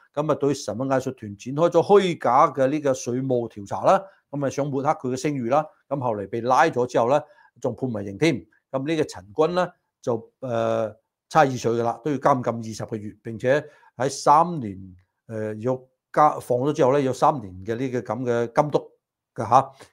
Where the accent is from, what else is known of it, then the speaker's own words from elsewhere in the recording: Hong Kong; 我哋香港人